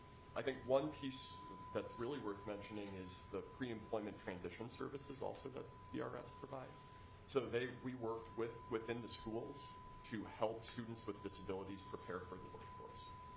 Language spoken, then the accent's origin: English; Minneapolis, Minnesota, United States; so born and raised in Minneapolis, but I actually spent a lot of time in Rep. Zalesnikar's district. My mom's family's all from Duluth, and I spent a lot of time in Hermantown